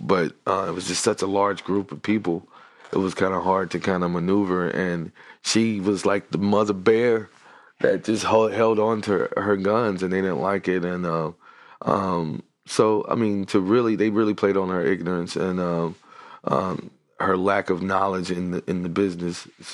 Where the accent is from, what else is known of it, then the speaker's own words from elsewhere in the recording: Dallas, Texas, United States; I'm from Dallas, which is like, they call Dallas the Dallas Area Metroplex, the DFW.